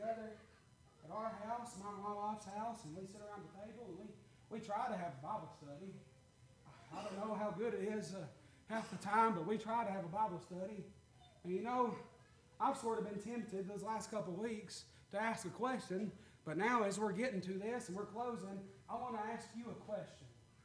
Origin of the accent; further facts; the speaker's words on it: Tennessee, United States; growing up in Macon County, Tennessee, I was in a box, okay?